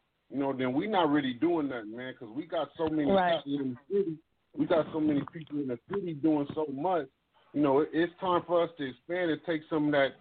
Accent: Watts, California, United States; because I'm from Watts myself, you know, born and raised.

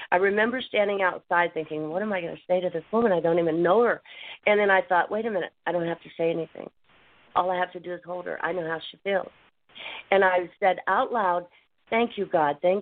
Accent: Ohio, United States; I am planning to go back to my hometown in Ohio, and I'm going to gather up all my friends, and we're going to do a big rally against opiate abuse in town

